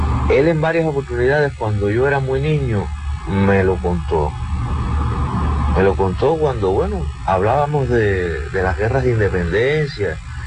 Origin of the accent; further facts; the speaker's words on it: San Antonio de los Baños, Artemisa, Cuba; born there; en ese lugar nací yo, en San Antonio de los Baños, un vallecito muy fértil, como podrás imaginarte, bañado por un río muy antiguo porque está lleno de meandros.